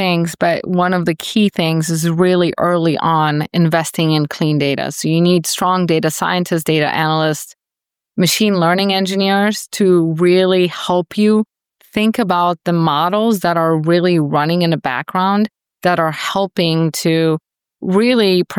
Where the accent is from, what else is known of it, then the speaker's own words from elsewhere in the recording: Sioux Falls, South Dakota, United States; It's my hometown, Sioux Falls, South Dakota. So it's a much smaller market.